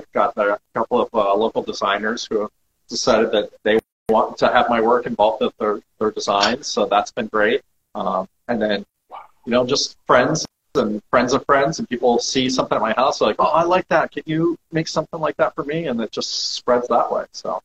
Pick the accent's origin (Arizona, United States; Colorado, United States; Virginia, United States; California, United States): Colorado, United States; So okay, I grew up in Colorado, which is pretty landlocked.